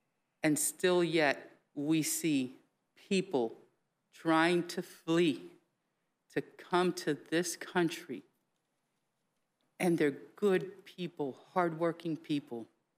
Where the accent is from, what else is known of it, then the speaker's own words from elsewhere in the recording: United States; I am a Democrat. I am an American.